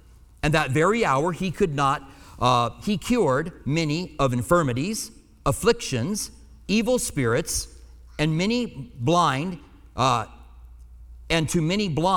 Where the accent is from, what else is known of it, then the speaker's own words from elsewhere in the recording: Minnesota, United States; accent: Minnesota; That's my Minnesota accent, by the way.